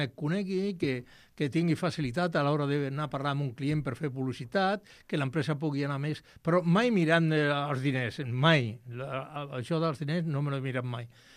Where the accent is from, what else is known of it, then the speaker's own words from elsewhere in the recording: Villanueva de Córdoba, Andalusia, Spain; born there; now in Catalonia, Spain; Jo vaig néixer allà a Villanueva de Córdoba, doncs mira, un català de Córdoba.